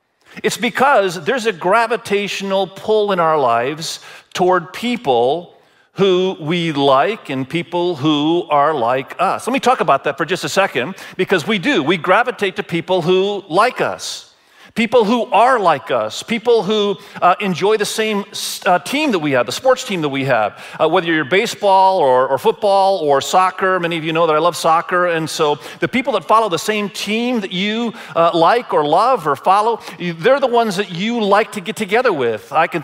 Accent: Indonesia; I was born and raised in Indonesia.

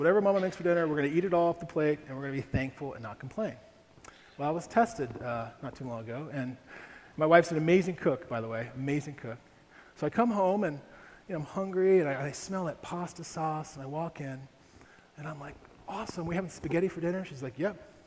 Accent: Ohio, United States; I grew up in Ohio.

